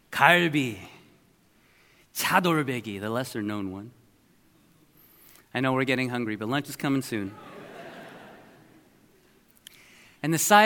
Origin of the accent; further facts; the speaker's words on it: New Jersey, United States; also born or lived in Toronto, Canada; as a Korean North American, and I say North American because, in fact, I was born in Toronto, Canada. Woohoo! But I lived in the majority of my life in the great state of New Jersey.